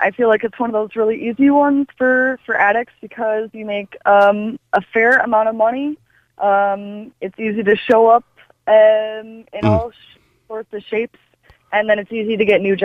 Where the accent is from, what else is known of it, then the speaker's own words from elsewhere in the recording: Minnesota, United States; now in Ireland; I'm from Minnesota still.